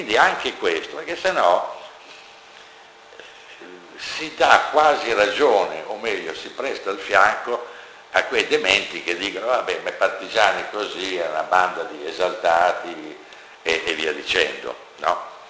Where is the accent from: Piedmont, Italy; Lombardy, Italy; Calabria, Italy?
Lombardy, Italy; Milan; io lo dico da milanese